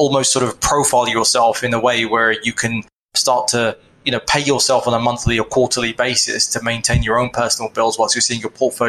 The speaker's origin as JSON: {"language": "English", "country": "United Kingdom", "said": "I'm from the United Kingdom. I'm only 37 at the moment"}